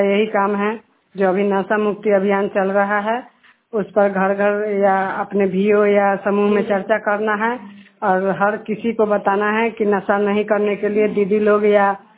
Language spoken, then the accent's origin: Hindi; Mani Bakrar, India; मैं मनी बकरार के रहने वाली हूँ और शीतल बकरार पंचायत की रहने वाली हूँ।